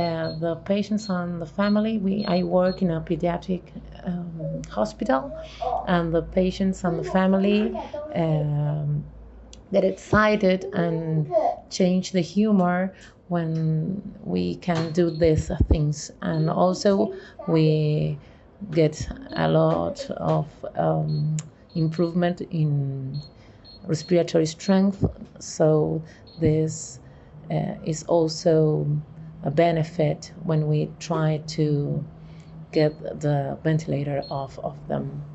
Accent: Argentina; from Argentina.

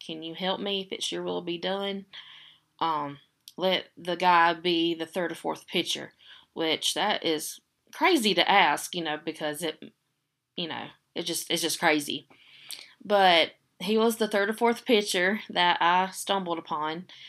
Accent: Pickens, South Carolina, United States; now in Taylors, United States; I'm 30, and I'm originally from Pickens, South Carolina, but I live in Taylor's

